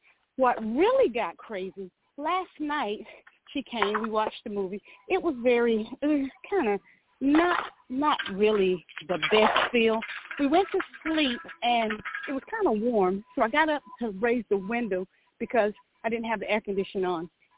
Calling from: Georgia, United States

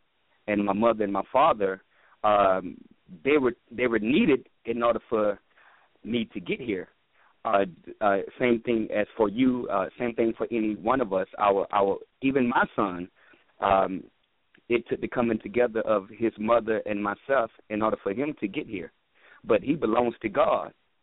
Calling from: North Carolina, United States; I'm calling from North Carolina.

